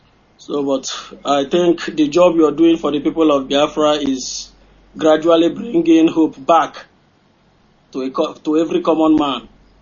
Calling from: Austria; I'm calling from Austria.

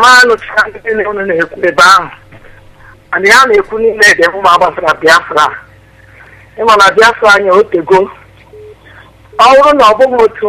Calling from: Denmark; I'm calling from Denmark.

